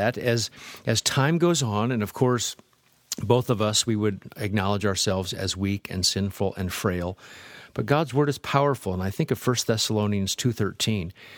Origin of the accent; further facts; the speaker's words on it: Nebraska, United States; moved away; also born or lived in California; I'm from Nebraska, then moved to California, and then 22 years ago moved here.